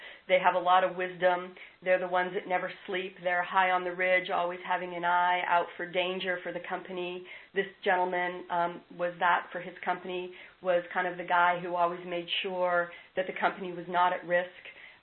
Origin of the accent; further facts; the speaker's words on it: Canada; I'll use a hockey metaphor since I'm Canadian.